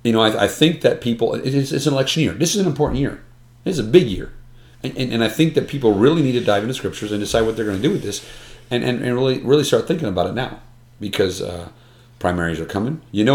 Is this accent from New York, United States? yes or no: yes; New York, United States; I'm from New York.